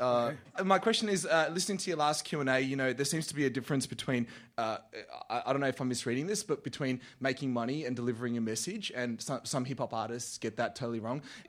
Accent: Melbourne, Victoria, Australia; now in Brooklyn, United States; I'm from Brooklyn, by the way, but originally from Melbourne

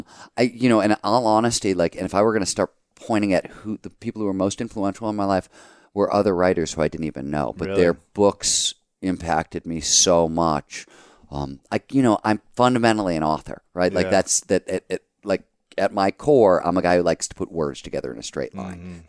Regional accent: Cleveland, Ohio, United States; So when I was growing up in Cleveland, the magic store was Pandora's Box. It was in Richmond Mall in Mayfield, Ohio.

